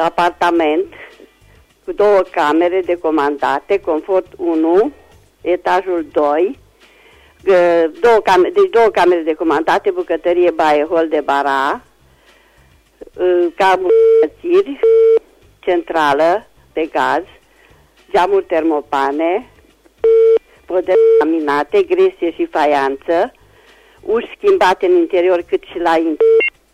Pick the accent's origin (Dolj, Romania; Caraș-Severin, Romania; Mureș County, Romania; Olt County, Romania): Caraș-Severin, Romania; Reșița; sunt din Reșița și doresc să fac două anunțuri.